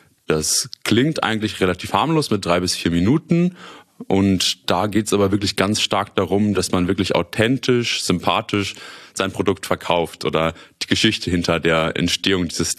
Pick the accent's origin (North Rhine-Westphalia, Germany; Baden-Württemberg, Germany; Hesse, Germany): North Rhine-Westphalia, Germany; Münster; ich bin 27 Jahre alt, komme gebürtig aus Münster, habe hier auch damals Abitur gemacht und bin dann nach meinem Studium, nach meiner Schule nach Osnabrück für das Studium gegangen